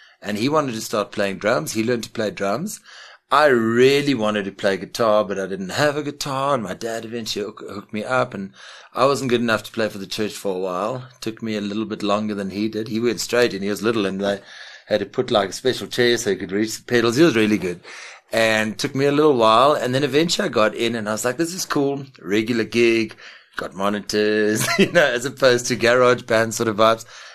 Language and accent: English; Maltino, Eastern Cape, South Africa; I grew up in Maltino in the Eastern Cape, and we were coming to visit family in Joburg.